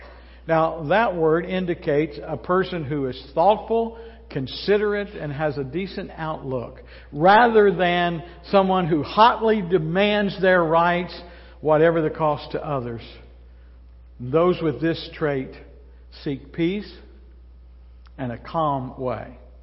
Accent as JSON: {"language": "English", "region": "Kentucky", "country": "United States", "tie": "born or raised there", "said": "Listen, I was born and raised in Central Kentucky."}